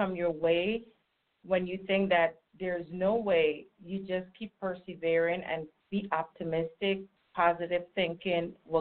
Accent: U.S. Virgin Islands; I'm from the Virgin Islands

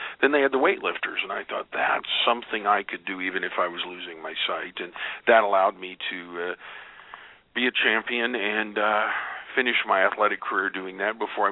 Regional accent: Oklahoma, United States; Yes, I grew up here in Oklahoma

